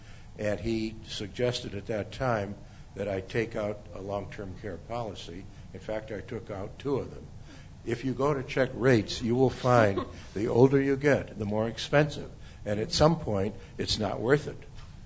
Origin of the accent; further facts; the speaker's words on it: Saginaw, Michigan, United States; It's double compared to my hometown in Saginaw, Michigan, where the most expensive house in town is $150,000 and nobody's buying it.